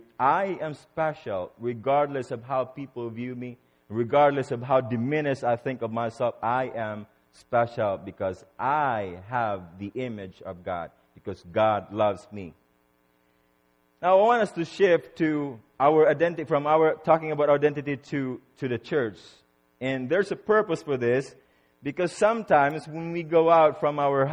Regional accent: United States; You just show your passport or your face, I'm American, and they say, stamp, okay, you come in.

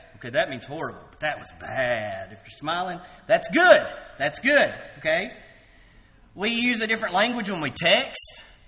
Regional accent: the South, United States; accent: southern; I didn't even know I had a southern accent until I moved away from college.

